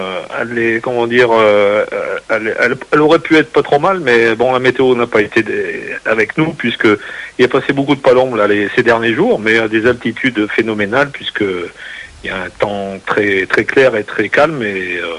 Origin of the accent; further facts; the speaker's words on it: Provence-Alpes-Côte d'Azur, France; Ah ben je suis en Provence, au sud d'Aix-en-Provence.